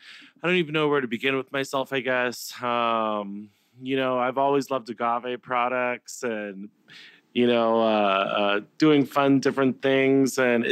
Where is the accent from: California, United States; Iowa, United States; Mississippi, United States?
California, United States; San Diego; Why, you know, I'm from San Diego. It's not easy for me to get to Boston and Brooklyn and Denver.